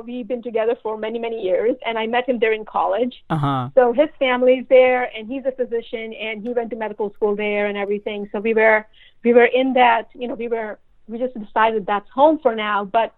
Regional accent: U.S. Virgin Islands; I grew up in the American paradise. My childhood was eating mangoes off of mango trees and hanging out at the pool. And, you know, like, that was my childhood. And that's still home. I still get to go home to that.

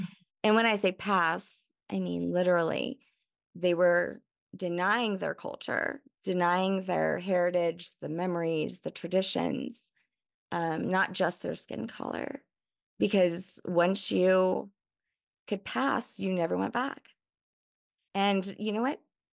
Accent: New Orleans, Louisiana, United States; So, but I am originally from New Orleans, so I kind of knew that I would maybe have some surprises in my DNA test, which I did.

